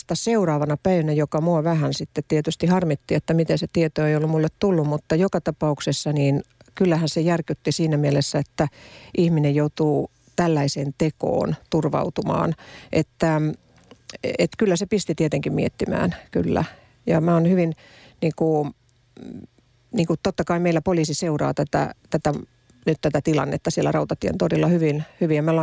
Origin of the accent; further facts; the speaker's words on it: Ostrobothnia, Finland; Mä oon pohjalainen periaatteen ihminen